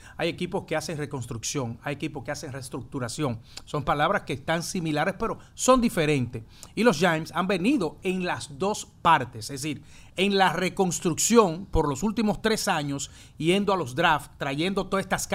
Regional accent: Dominican Republic; now in New York, United States; en el caso nuestro como dominicanos, los tres también pues viniendo de otro país, y el caso tuyo y mío como dominicanos

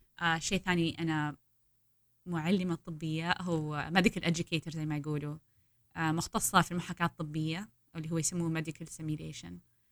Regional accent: Jeddah, Makkah Province, Saudi Arabia; moved away as an adult; now in Baltimore, United States; أنا من جدة، تولدت وتربيت في جدة ورحت جامعة الملك عبد العزيز كلية الطب، تخرجت من فترة. بعد ما تخرجت اشتغلت شوية في الطب في السعودية

